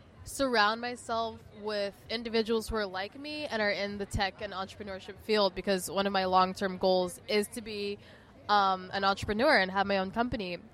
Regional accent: Los Angeles, California, United States; I am a senior electrical and computer engineering major. I'm originally from Los Angeles, but I also go to school at WPI, which is in the East Coast.

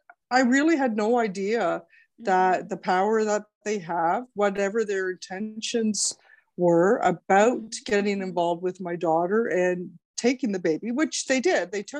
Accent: Ontario, Canada; and I grew up in one of our eastern provinces, the province of Ontario. I'm Canadian, so I grew up in Ontario. And when I went through Catholic school, of course, being Italian, and a good high school and university in Toronto. And after I graduated, I moved out west, and I'm still out west.

